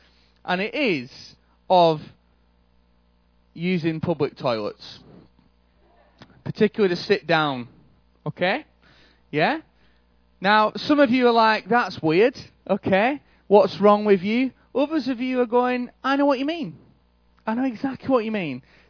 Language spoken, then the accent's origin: English; Burnley, North West England, United Kingdom; I am actually from Burnley, which is above Manchester. So it took me about 4 hours to get here.